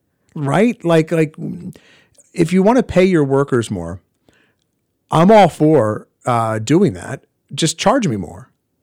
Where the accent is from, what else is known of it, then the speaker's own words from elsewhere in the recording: Northeast, United States; because I grew up in the Northeast where this exists.